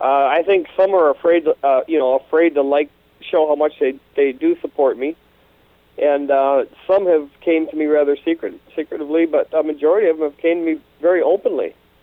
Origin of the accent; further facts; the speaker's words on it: Osseo, Minnesota, United States; I will be doing my hometown of Osseo, Lake Martha Day's parade this Sunday.